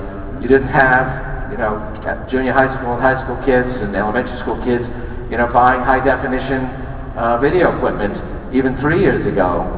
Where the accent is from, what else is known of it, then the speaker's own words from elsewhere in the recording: New York, United States; So when I was a high school student growing up in New York, I would hang out at the surplus electronic shops in Canal Street, which is still there